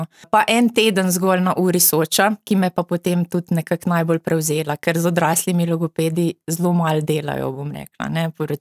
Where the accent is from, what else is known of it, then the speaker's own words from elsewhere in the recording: Kozarišče, Littoral–Inner Carniola, Slovenia; v vasi pa vsi vemo, da sem iz Kozarišč.